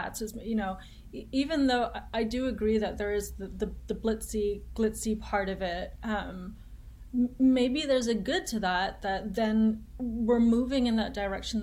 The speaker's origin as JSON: {"language": "English", "country": "Indonesia", "tie": "born or raised there", "said": "I grew up in Indonesia."}